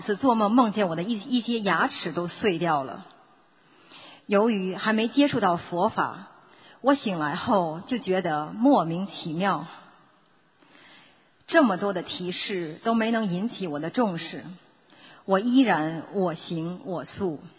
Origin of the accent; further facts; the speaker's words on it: Midwest, United States; 我来自美国中西部的一个小城市